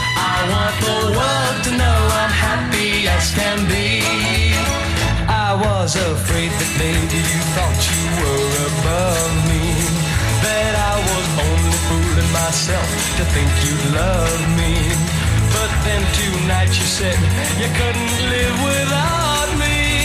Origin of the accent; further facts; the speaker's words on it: Italy; la lasaña, que es un plato muy típico de mi tierra